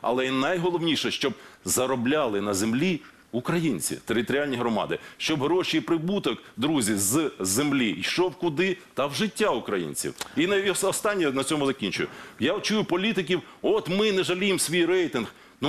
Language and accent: Ukrainian; Zaporizhzhia, Zaporizhzhia Oblast, Ukraine; Скільки родовищ корисних копалин від мого рідного Запоріжжя до Закарпаття оформлено в корупційний спосіб